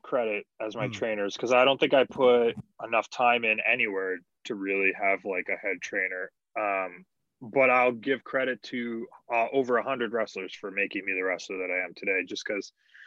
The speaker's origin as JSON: {"language": "English", "country": "Canada", "said": "just being Canadian, you have a border to cross."}